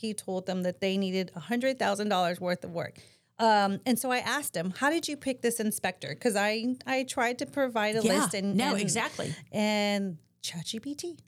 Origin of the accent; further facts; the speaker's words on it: San Antonio, Texas, United States; Born in San Antonio, raised San Antonio.